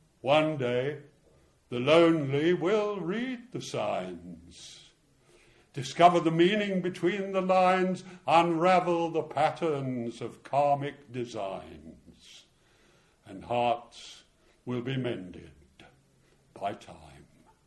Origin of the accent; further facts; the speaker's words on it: London, United Kingdom; Now when I was growing up in Middlesex, our county librarian was a Miss Dimbleby, Richard Dimbleby's sister, and a very formidable lady.